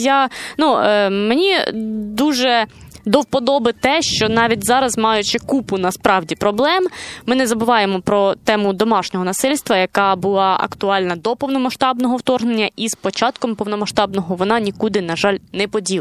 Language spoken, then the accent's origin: Ukrainian; Kherson, Kherson Oblast, Ukraine; І ми, як херсонці, в принципі, ми просто бачили всю цю колосальну роботу